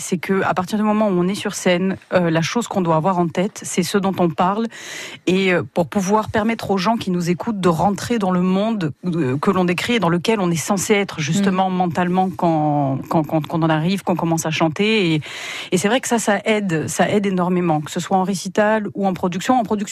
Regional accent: Corte, Corsica, France; je viens de Corte, que je suis née en Corse

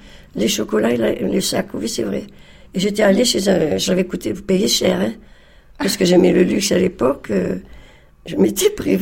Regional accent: Algeria; je ne voulais pas dire que je venais d'Algérie.

